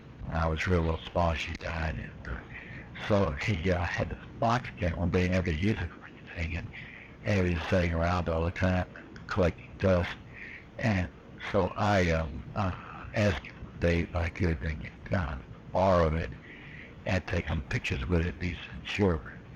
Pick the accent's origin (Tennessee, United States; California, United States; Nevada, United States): Tennessee, United States; Smithville; born there; I was born in Smithville, S-M-I-T-H-V-I-L-L-E, Smithville, Tennessee.